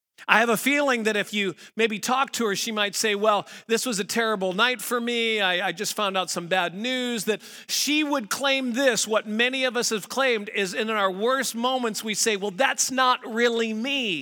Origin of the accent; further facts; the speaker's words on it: Missouri, United States; I grew up in Missouri and you'd come across a crabapple tree.